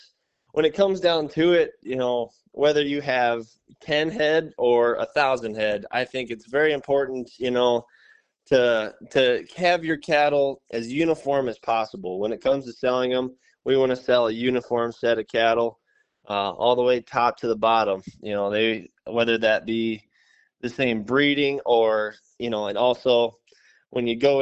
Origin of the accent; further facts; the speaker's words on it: Yankton, South Dakota, United States; fortunate enough to land this job here at Stockman's Livestock here at my hometown barn here in Yankton.